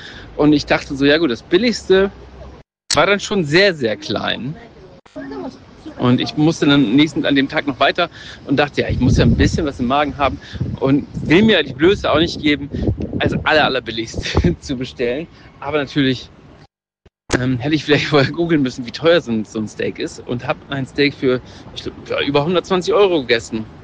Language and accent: German; Germany; ja, ich bin Deutscher, habe ich dann gesagt.